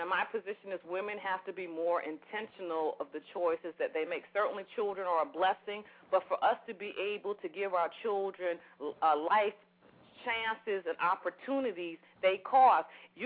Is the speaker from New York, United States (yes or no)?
yes; New York, United States; You're in Philadelphia. I'm from New York.